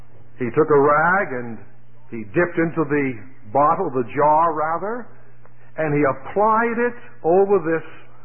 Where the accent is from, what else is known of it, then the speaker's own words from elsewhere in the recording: Jersey City, New Jersey, United States; I come from Jersey City, New Jersey